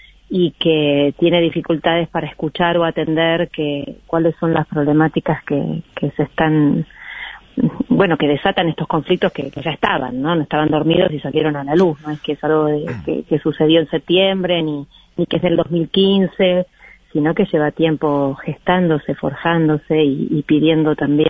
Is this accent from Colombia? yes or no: no; Argentina; soy argentina, somos argentinos, estamos acá, estamos familiarizados con todo tipo de crisis